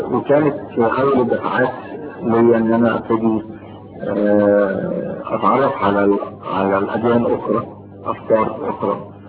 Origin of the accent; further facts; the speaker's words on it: Syria; كسوريين جدا يعني